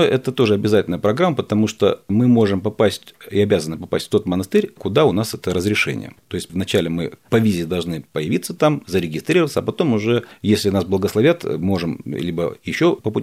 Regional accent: Crimea, Ukraine; поскольку я из Крыма

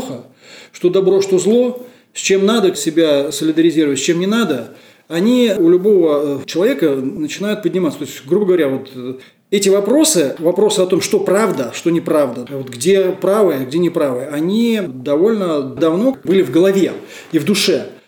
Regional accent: Moscow, Russia; я обычный, что называется, советский парень, да, ну, я коренной москвич, да, как я уже сказал, родился здесь, родился в совершенно неверующей семье

